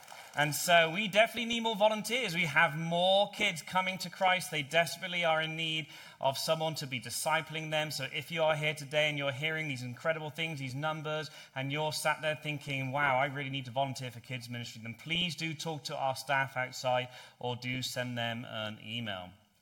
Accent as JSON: {"language": "English", "country": "United Kingdom"}